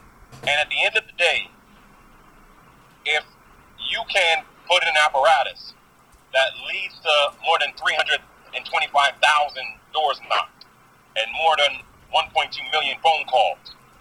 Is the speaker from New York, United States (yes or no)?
yes; Bronx, New York, United States; I'm from the Bronx, so of course I'm a Yankees fan.